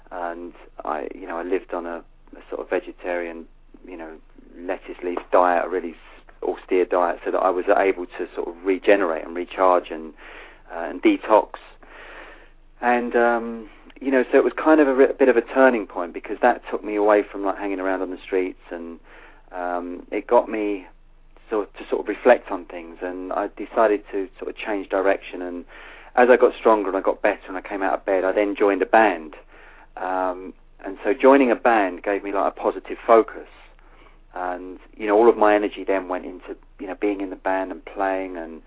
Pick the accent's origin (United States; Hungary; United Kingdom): United Kingdom; London; born there; accent: London; Because I was born in London, so I've got quite a strong London accent.